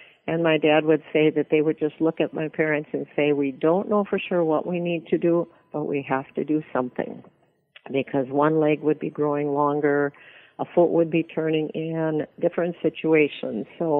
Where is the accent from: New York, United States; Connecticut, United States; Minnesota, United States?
New York, United States; Corning; when I grew up in the Corning area, there were many, many families that were young like my folks and probably had one or two children.